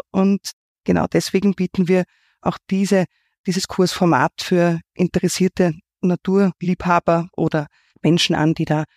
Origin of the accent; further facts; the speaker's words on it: Lower Austria, Austria; also born or lived in Vienna; Ich bin eigentlich gebürtige Wienerin, man mag es nicht glauben, war nie in Wien im Zentrum aufgewachsen, sondern immer außerhalb ein Stückel von Wien. Wir sind mittlerweile in Berchertsdorf zu Hause, sowohl mit der Firma als auch persönlich, und unser Revier ist in Niederösterreich.